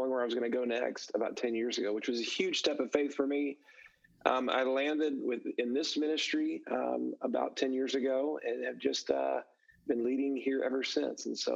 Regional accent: Louisiana, United States; moved away as an adult; also born or lived in Baton Rouge, United States / Texas, United States; I grew up in South Louisiana, My dad was in the FBI. We moved around a little bit, settled down in Baton Rouge. I went all the way through LSU there, and then moved to Texas about 25 years ago

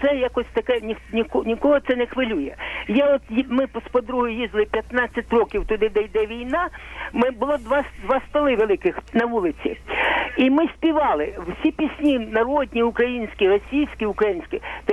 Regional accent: Zaporizhzhia, Zaporizhzhia Oblast, Ukraine; Я з Запоріжжя, мені 76 років.

